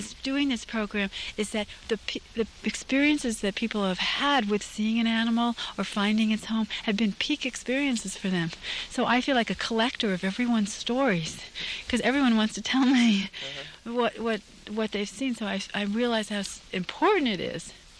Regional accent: Brooklyn, New York, United States; Right, I grew up in Brooklyn.

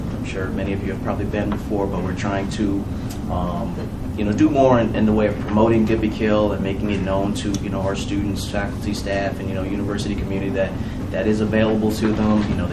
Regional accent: Elmira, New York, United States; But I'm originally from Elmira, New York.

